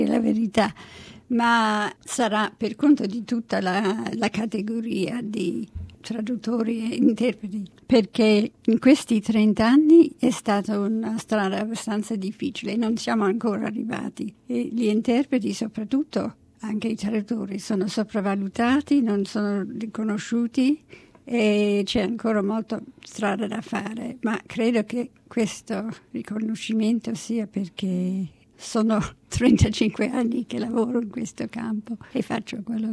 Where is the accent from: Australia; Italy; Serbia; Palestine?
Australia; Melbourne, Victoria; io sono cresciuta a Melbourne.